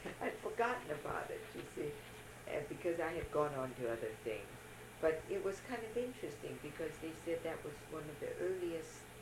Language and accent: English; Stockton, California, United States; aunts, they came to Stockton to settle. And that's where they lived the longest. And I was born and raised in Stockton.